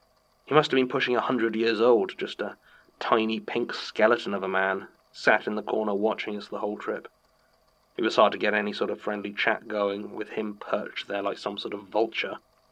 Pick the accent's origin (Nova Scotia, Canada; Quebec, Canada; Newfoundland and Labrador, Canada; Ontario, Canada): Nova Scotia, Canada; Halifax; I grew up in Halifax, Nova Scotia, and was swimming almost before I was walking.